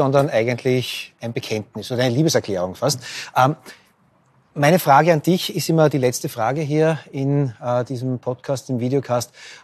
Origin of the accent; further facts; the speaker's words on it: Vienna, Austria; Ich als Wiener